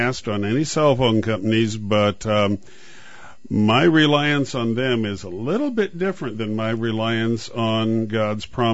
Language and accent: English; Bloomington, Illinois, United States; I'm from Bloomington, Illinois, originally.